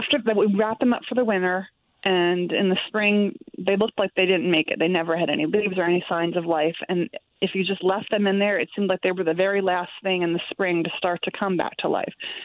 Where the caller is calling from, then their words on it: Pennsylvania, United States; I am calling from Chester County, Pennsylvania.